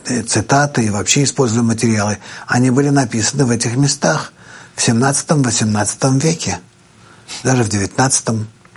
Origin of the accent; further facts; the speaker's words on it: Russia; now in Israel; Хотя я уже из России с 70-го года. Я переехал из России в Литву. И в 74-м году уже переехал в Израиль.